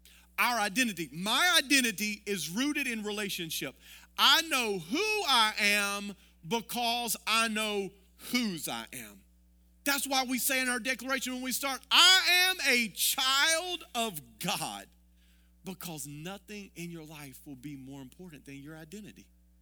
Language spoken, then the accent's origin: English; the South, United States; born there; So I'm Christian because I was born in the South.